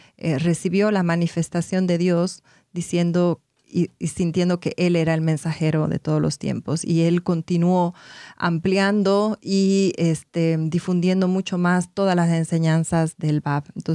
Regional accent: Bolivia; llegó a Bolivia, al sur de donde yo soy

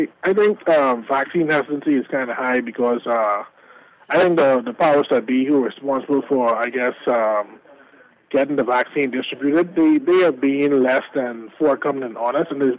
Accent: United States; You just mentioned how Americans, when they're in any situation, I'm American, they got that country backing them, right?

